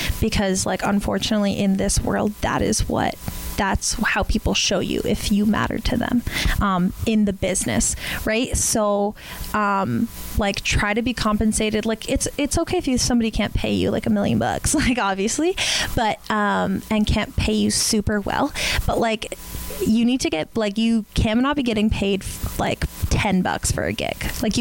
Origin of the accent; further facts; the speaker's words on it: Hamilton, Ontario, Canada; and I'm from Hamilton